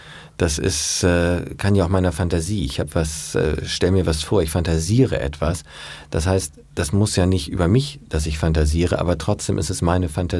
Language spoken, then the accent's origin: German; Hamburg, Germany; ich bin Hamburger, ich meine Jahrgang und so weiter, da kann ich natürlich viel aus meiner eigenen Erfahrung schöpfen